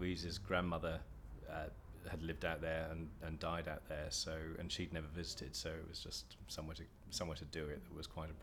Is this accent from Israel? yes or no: no; Isle of Wight, South East England, United Kingdom; also born or lived in Stevenage / London / Berkshire / Hungary; I was born in Stevenage in Hertfordshire. I grew up on the Isle of Wight, moved to London, and then left London for Berkshire, following which I've travelled all over the world, spent years living outside in Hungary, South Africa, Hong Kong, China, Japan, and America